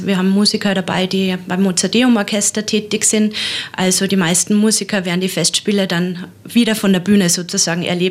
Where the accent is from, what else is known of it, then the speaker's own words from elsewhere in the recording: Salzburg, Austria; born there; Ich finde Salzburg als gebürtige Salzburgerin sowieso eine tolle Stadt.